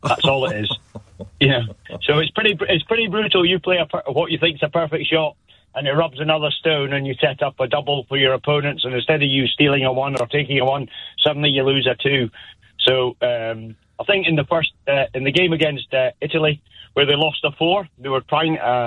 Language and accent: English; Yorkshire and the Humber, United Kingdom; born there; I was born in Yorkshire, but I've played golf for Scotland, so I'm English-Scottish.